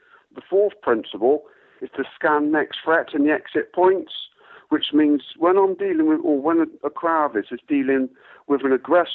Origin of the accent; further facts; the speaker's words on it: Swindon, South West England, United Kingdom; Once I left there, I started doing karate in Swindon, my hometown.